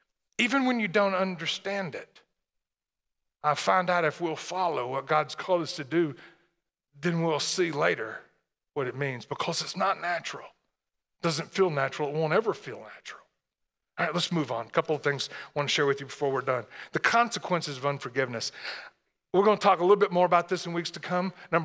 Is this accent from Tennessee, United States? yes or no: yes; Tennessee, United States; I'm from Tennessee, so it makes more sense then.